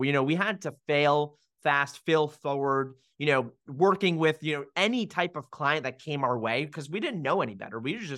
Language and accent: English; Rhode Island, United States; born there; So first and foremost, I was born in Rhode Island, the smallest state in the United States, very quiet in nature, but had an awesome upbringing.